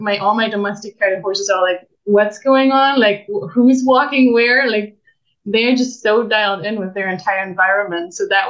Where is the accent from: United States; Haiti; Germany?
Germany; English is a second language; moved away as an adult; I'm originally from Germany and I was never exposed before I came here a couple of years back to actually wild and unhandled horses.